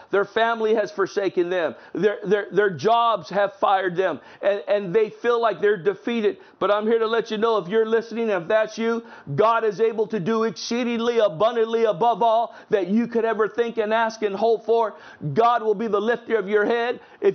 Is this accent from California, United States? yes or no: yes; National City, California, United States; Back in the day, I grew up in National City. There was just one theater where everyone tried to sneak into.